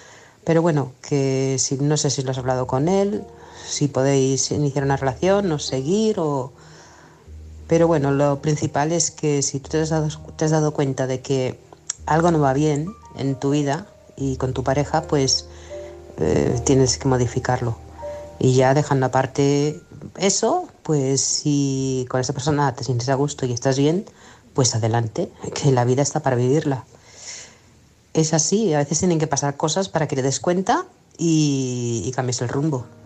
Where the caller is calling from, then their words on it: Manresa, Catalonia, Spain; de Manresa, Barcelona.